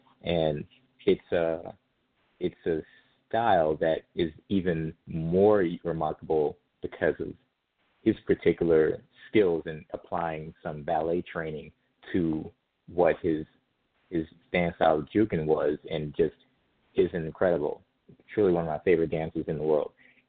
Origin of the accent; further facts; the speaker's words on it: Detroit, Michigan, United States; You know, there's definitely, you know, you were an East Sider or a West Sider